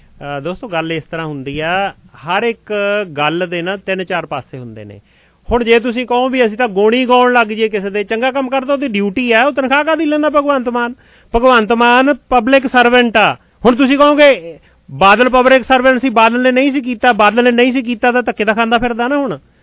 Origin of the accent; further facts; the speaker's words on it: Punjab, India; ਮੈਂ ਵੀ ਪੰਜਾਬ ਦੇ ਵਿੱਚੋਂ ਹੀ ਹਾਂ ਜੀ